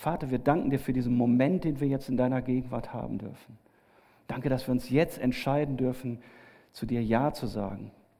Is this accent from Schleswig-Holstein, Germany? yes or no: no; Heilbronn, Baden-Württemberg, Germany; Also ich komme aus Heilbronn, aus der ganzen Ecke, da sind ungemein viele Weinberge.